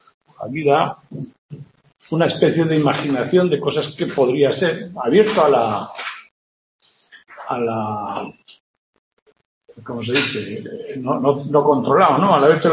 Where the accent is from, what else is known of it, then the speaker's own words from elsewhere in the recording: Spain; yo digo, yo soy español, bien.